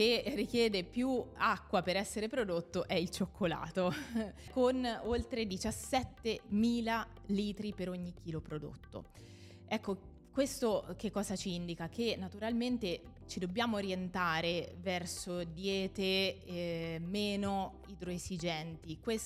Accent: Perugia, Umbria, Italy; io sono di Perugia e con la mia famiglia, prima di sposarmi, vivevo in una campagna, in una zona non servita dall'acquedotto.

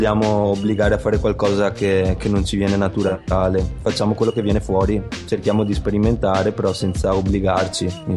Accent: Venice, Veneto, Italy; noi veniamo da Venezia intanto, suoniamo dal 2004

